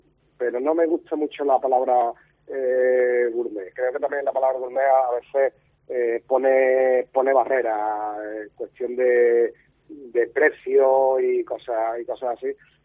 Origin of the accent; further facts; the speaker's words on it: Jaén, Andalusia, Spain; now in Málaga, Spain; yo soy de Jaén y bueno, yo sé que hay productos que en Jaén funcionan perfectamente y aquí en Málaga lo he intentado introducir